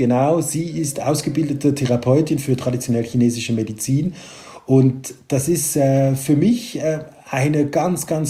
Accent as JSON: {"language": "German", "country": "Switzerland", "said": "Als Schweizer ist es natürlich toll"}